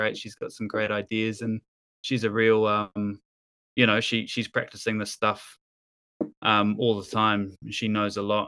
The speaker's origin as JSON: {"language": "English", "country": "New Zealand", "said": "as a Kiwi"}